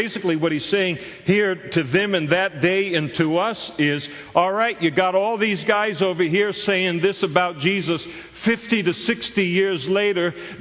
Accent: Scotland, United Kingdom; not because I'm a Scot

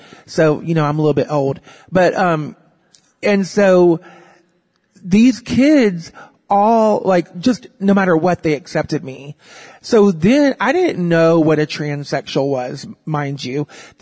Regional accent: Arkansas, United States; born there; I was born into a very dysfunctional family in the South. Actually, I was born in Arkansas, so it's the real South.

